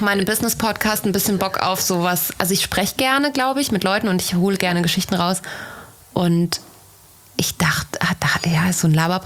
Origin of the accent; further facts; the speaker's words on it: Bergisch Gladbach, North Rhine-Westphalia, Germany; ich komme auch aus Bergisch Gladbach.